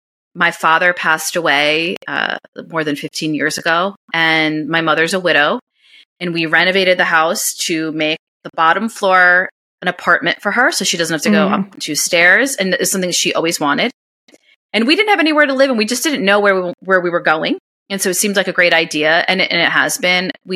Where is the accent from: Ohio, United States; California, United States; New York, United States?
New York, United States; I'm from New York. I talk with my hands. I speak kind of quickly